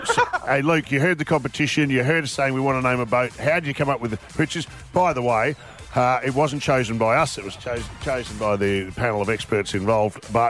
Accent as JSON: {"language": "English", "town": "Canberra", "region": "Australian Capital Territory", "country": "Australia", "tie": "born or raised there", "said": "I'm from Canberra and I grew up there and I love it and it's a great place to visit"}